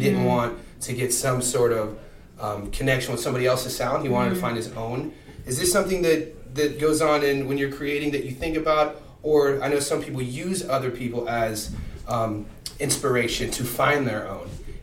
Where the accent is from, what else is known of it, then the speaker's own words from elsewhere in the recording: United States; now in Australia; My problem with coming to Australia is that being American, I used to compare things to what I had back home